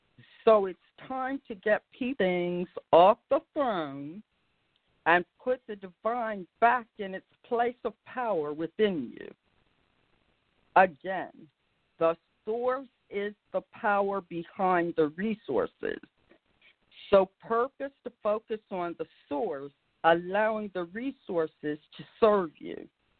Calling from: Bridgeton, New Jersey, United States; I'm broadcasting from Bridgeton, New Jersey

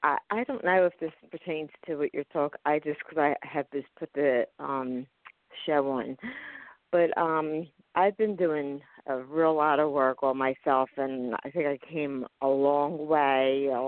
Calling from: Pennsylvania, United States; I'm calling from Pennsylvania.

